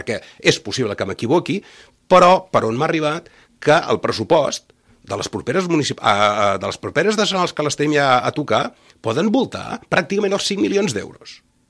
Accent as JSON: {"language": "Catalan", "town": "Valls", "region": "Catalonia", "country": "Spain", "said": "els que som de Valls coneixem els focus de pobresa i marginació que hi ha."}